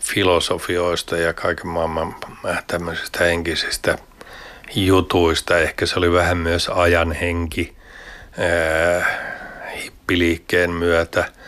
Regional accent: Lahti, Päijät-Häme, Finland; mä oon Lahdesta kotoisin

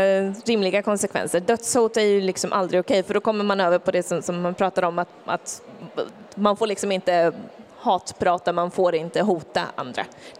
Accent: Skänninge, Östergötland, Sweden; Nej, du, Skänninge-bubblan där jag växte upp, där tyckte ingen om Mjölby

